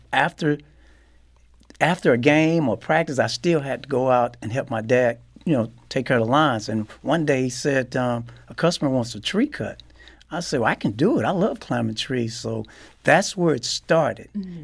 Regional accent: St. Louis, Missouri, United States; Yeah, I think just growing up in St. Louis, you learn resilience. And I think there's a toughness about St. Louis or Missouri.

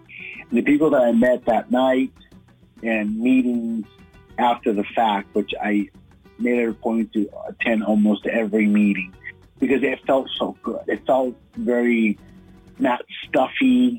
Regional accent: East Coast, United States; accent: Latino East Coast; I have this like Latino East Coast accent that just follows me everywhere, especially whenever I get excited or upset about things.

